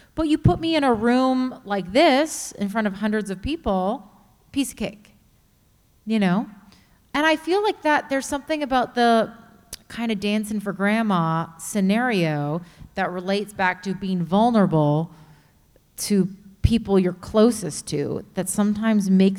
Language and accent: English; Canada; now in San Francisco, United States; As a Canadian, I am very shocked by that.